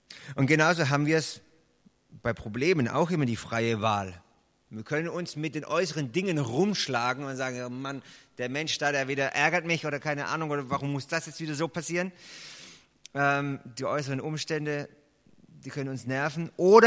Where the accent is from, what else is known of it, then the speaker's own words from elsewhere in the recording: Baden-Württemberg, Germany; Ich komme ja aus Schwaben und da gibt es so einen Witz bei uns.